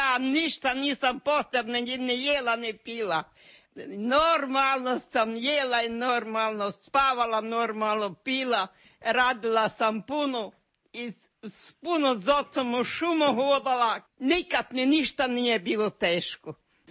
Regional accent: Hrženica, Varaždin County, Croatia; Ludbreg mi je općina i Kotar. A županija mi je Varaždinska, a selo mi je bilo Hrženica.

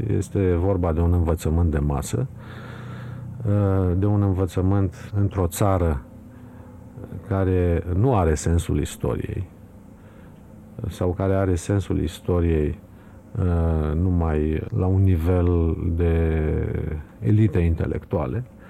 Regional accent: Romania; pentru că suntem români

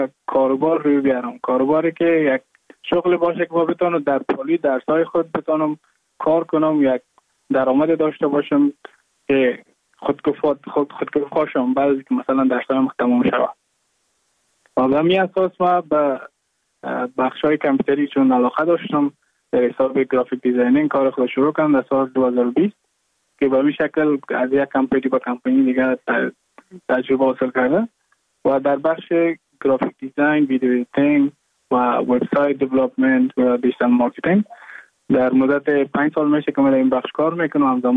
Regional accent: Mazar-i-Sharif, Balkh, Afghanistan; now in Goa, India; از مزار شریف هستم، از قریه شیرآباد که از قریه درفتاده مزار شریف بلخ میباشم. ما در سال 2019 ماه جون به هندوستان آمدم

